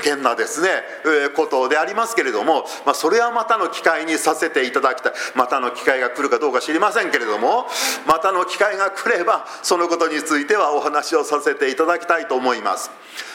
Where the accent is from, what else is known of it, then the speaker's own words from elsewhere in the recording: Ijuin, Kagoshima, Japan; born there; 私は実は鹿児島の生まれでございます。で、鹿児島のですね、ご存じない方が多いと思いますけれども、かっては日置郡、今は日置市、その日置市の中の伊集院という